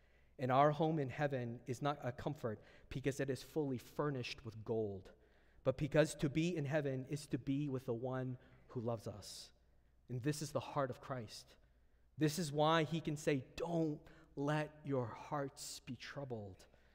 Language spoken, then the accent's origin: English; Vancouver, British Columbia, Canada; As a grown adult, I have deep longings to go back to my hometown of Vancouver.